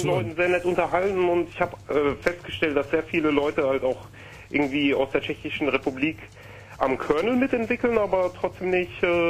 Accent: Germany; Ja, also ich will sagen, ich bin Deutscher, aber mein Vater ist, sage ich mal, aus Kolín und Prager eigentlich.

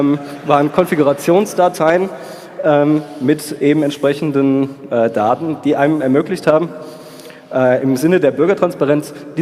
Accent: Darmstadt, Hesse, Germany; in Hessen, ich komme aus Darmstadt, deswegen Hessen

